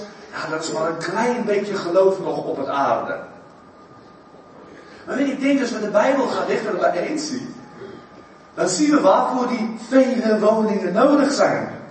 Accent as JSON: {"language": "Dutch", "country": "South Africa", "second_language": "Dutch", "lives_now": "Netherlands", "said": "en die man hoorde mijn rare accent, die zei, waar kom je vandaan? Ik zeg, Zuid-Afrika"}